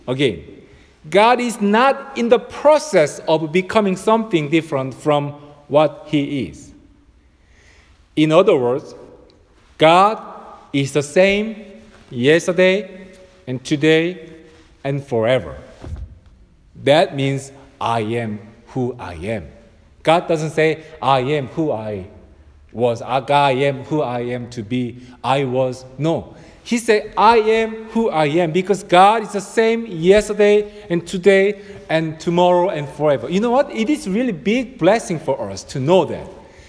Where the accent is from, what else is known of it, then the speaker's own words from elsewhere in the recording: South Korea; now in United States; I'm originally from Korea. Who are you? I was a missionary in the Philippines.